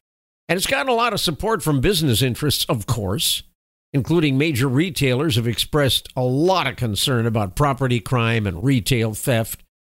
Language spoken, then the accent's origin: English; Texas, United States; of course, I'm a Texan, but my attitude is if you do the crime, you do the time.